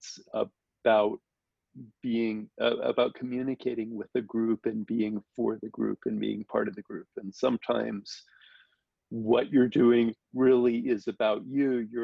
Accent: Las Vegas, Nevada, United States; I grew up in Las Vegas, and we would be, I was in the Las Vegas Boys Choir, and I was just a little carefree kid.

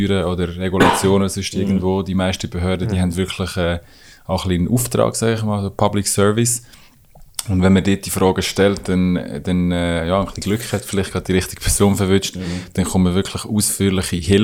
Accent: Switzerland; vergisst man das als Schweizer manchmal ein bisschen

